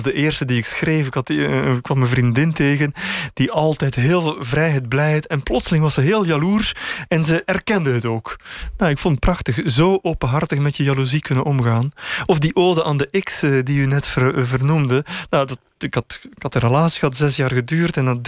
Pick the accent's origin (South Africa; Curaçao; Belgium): Belgium; Bruges, West Flanders; toen ik 17, 18 was, liep ik s'nachts door Brugge, ik kom uit Brugge.